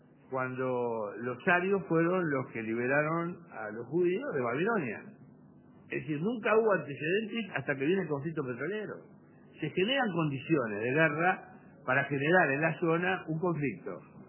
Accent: Uruguay; Yo soy uruguayo y nuestra familia vino acá a buscar paz y tranquilidad, porque allá el Imperio Otomano no nos estaba en paz y en tranquilidad.

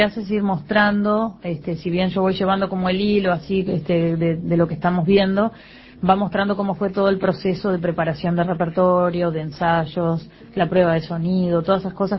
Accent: San José, Uruguay; moved away as an adult; now in Montevideo, Uruguay; Sí, toda la infancia hasta que me vine a Montevideo a estudiar, a la facultad, a medicina. O sea que a los 18 años recién me fui de la ciudad de San José, de la República de San José.

